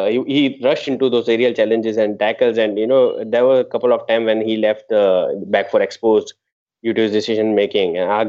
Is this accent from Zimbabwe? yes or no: no; India; as an Indian, we don't get, we don't get the platform that other fans or, fans from UK or Australia or US get.